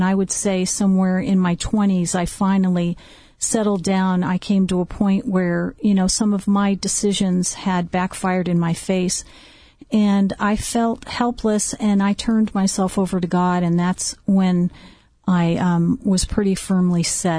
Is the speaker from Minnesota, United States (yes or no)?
no; Los Alamitos, California, United States; I grew up in Los Alamitos, California.